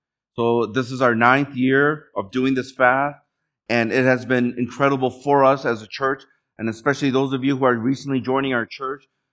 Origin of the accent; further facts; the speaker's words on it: Chicago, Illinois, United States; now in Michigan, United States; My wife and I, we came from Chicago to Michigan at the University of Michigan. And we were just young. I was 26, going on 27.